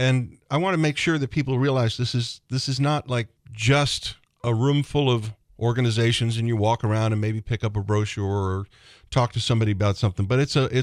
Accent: Boston, Massachusetts, United States; moved away as an adult; I came here from Boston over 40 years ago. It'll be 42 years this August.

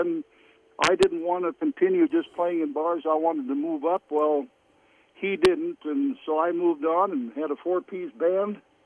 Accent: Kindred, North Dakota, United States; also born or lived in Fargo; I was born in Fargo, North Dakota. I grew up in a small town named Kindred, North Dakota, south of Fargo.

